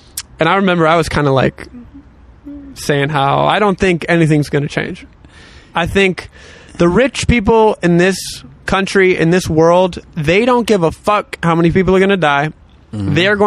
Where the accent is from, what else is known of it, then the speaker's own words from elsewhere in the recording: North Carolina, United States; because you know we're growing up in North Carolina.